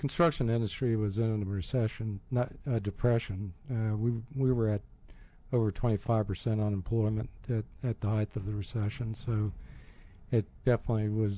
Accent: McLean, Virginia, United States; also born or lived in Pensacola; In this area in McLean, Virginia.

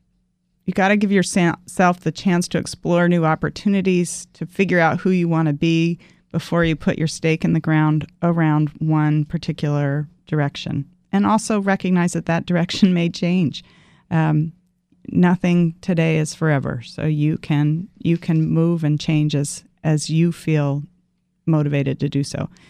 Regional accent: Baltimore, Maryland, United States; So I grew up in Baltimore. I was the only girl. I have three brothers

